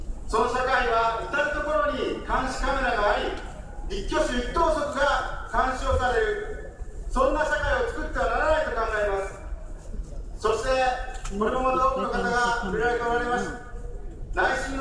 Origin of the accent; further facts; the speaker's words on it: Oita, Japan; 私の地元は大分です。